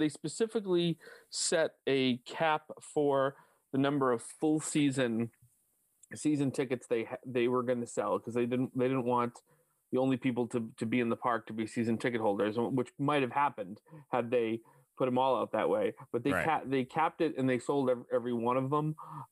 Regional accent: Westborough, Massachusetts, United States; And I grew up in Westboro and spent plenty of time in Worcester.

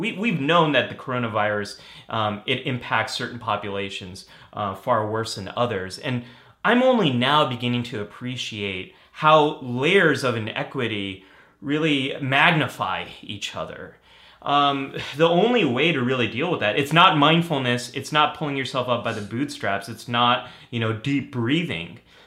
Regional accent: California, United States; I grew up in Northern California. I never lived through anything like this before.

